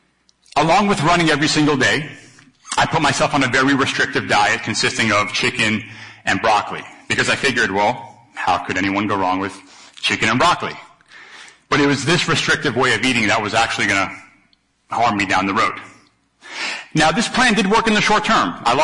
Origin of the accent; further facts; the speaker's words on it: Long Island, New York, United States; So I grew up on Long Island, New York, in an Italian home.